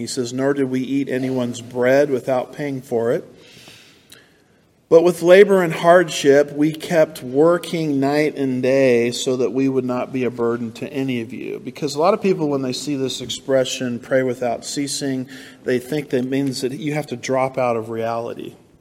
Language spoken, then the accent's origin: English; California, United States; now in Houston, United States; And the only reason I can handle Houston traffic is I came from California, Southern California, where it's actually worse, if you can believe that.